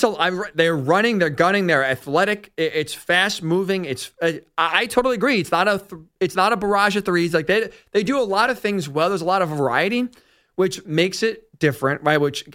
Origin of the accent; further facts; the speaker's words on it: Long Island, New York, United States; I grew up here in New York City, so it wasn't like, or New York, Long Island, I should say.